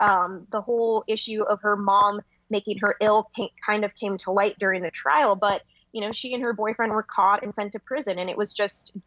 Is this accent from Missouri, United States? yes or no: yes; Kansas City, Missouri, United States; now in New York, United States; And it was really surprising to me when I first moved to New York, because I don't know, I'm from Kansas City, which, you know, anyone who lives there knows that it's clearly not a meth haven